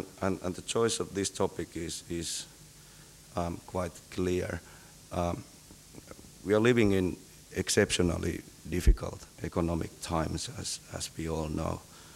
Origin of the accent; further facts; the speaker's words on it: Finland; English is a second language; I come from Finland, which is a rather peripheral country in the northeastern part of Europe.